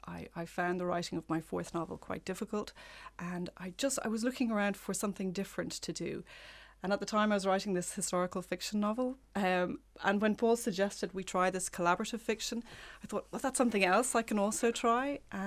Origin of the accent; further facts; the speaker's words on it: Rathfarnham, Leinster, Ireland; I grew up in Rathfarnham